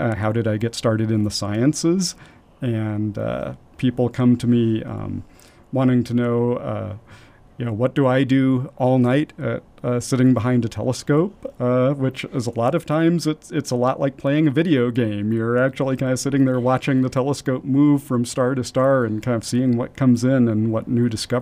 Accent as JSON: {"language": "English", "region": "California", "country": "United States", "tie": "born or raised there", "said": "I grew up in California, and I came to New Mexico for college, actually, and went to college in Socorro at New Mexico Tech."}